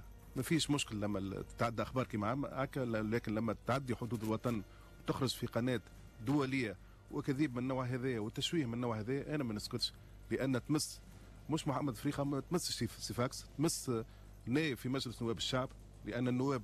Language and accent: Arabic; Tunisia; انا اول تونسي